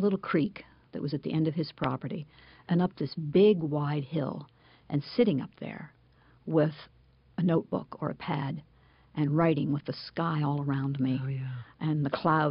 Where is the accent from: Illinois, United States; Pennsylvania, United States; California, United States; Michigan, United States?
Pennsylvania, United States; it was Appalachia. But I don't think we ever thought of it as Appalachia. It was just home.